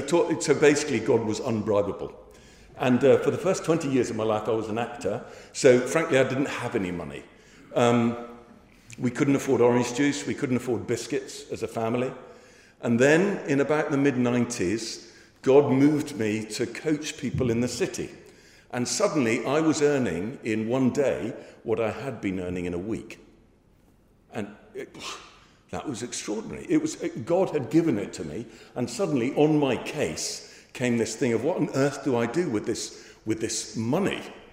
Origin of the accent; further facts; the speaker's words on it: England, United Kingdom; I'm only doing it, well, I'm English, so I don't like to talk about money.